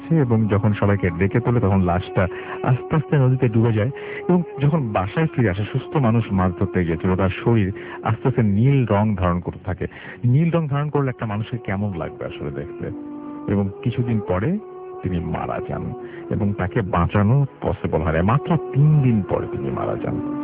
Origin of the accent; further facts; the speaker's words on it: Nawabganj, Dhaka Division, Bangladesh; আমাদের গ্রামের বাড়ি ঢাকা জেলার নবাবগঞ্জ থানার কোনো একটি গ্রামে